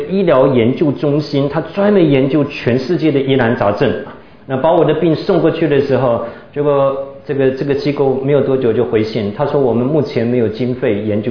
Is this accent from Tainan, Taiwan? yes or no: yes; Tainan, Taiwan; moved away as an adult; now in United States; 就在我的老家台南服过役的，他一听我是台南人就跟我聊起天来了